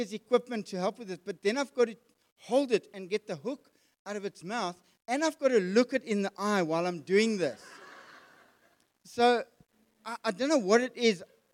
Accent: Springs, Gauteng, South Africa; now in George, South Africa; Jax and I moved from Gauteng, Springs to be more precise. Yes, I'm from Springs.

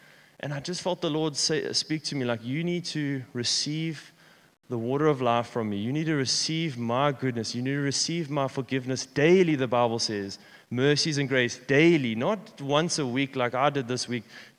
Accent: Richards Bay, KwaZulu-Natal, South Africa; This is my hometown in Richards Bay.

